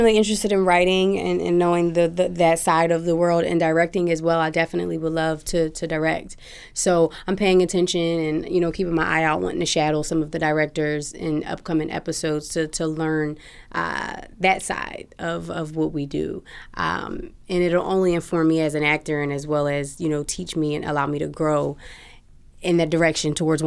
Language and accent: English; Philadelphia, Pennsylvania, United States; Wow, I grew up in Germantown, Shelton and Musgrave.